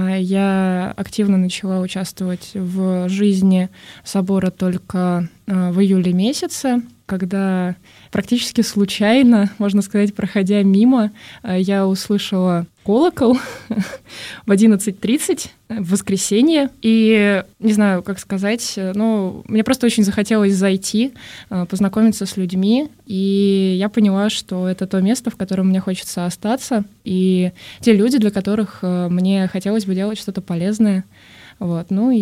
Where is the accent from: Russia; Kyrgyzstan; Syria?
Kyrgyzstan; born there; Ну, я родилась в Киргизии. Моя мама там тоже родилась.